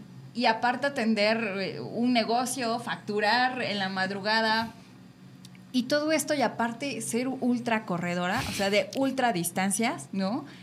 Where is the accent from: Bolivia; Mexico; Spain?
Mexico; como mamás mexicanas, pues bien aferradas a nuestra familia todos